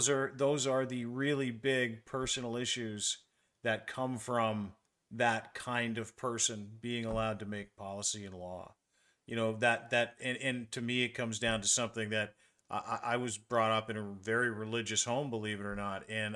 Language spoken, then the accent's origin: English; Canada; I remember when I grew up, I don't know about you, Rain, growing up in Canada, you thought about America like, oh my God, New York City, that must be incredible to live in New York City.